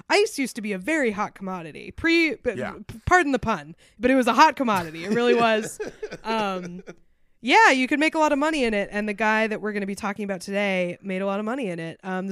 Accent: United States; For various reasons, I grew up near Maine.

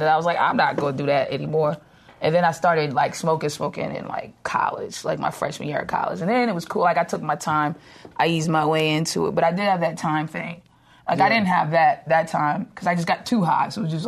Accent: Boston, Massachusetts, United States; I'm from Boston too.

